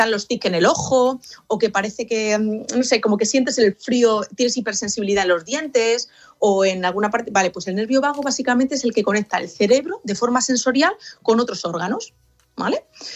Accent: Spain; somos, repito, seres humanos que vivimos en sociedad y además en una cultura colectivista, que somos los españoles.

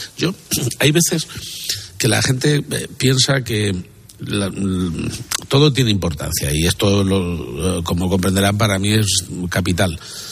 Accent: Castilla-La Mancha, Spain; Por ejemplo, en mi tierra, en Castilla-La Mancha, viene siendo ya bastante habitual

